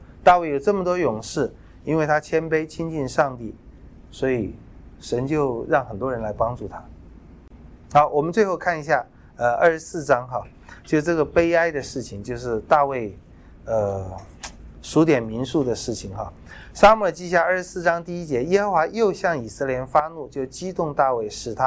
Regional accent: China; 我们中国人也会说“得道者多助”

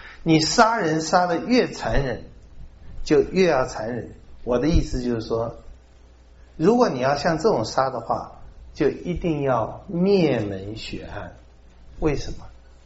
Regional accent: China; 我们中国人呢，对于姓氏看得很重要

